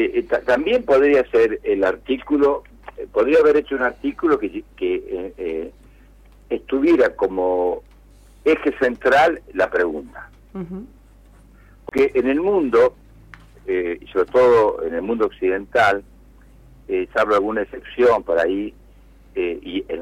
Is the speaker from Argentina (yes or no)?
yes; Argentina; como los argentinos entendemos el liberalismo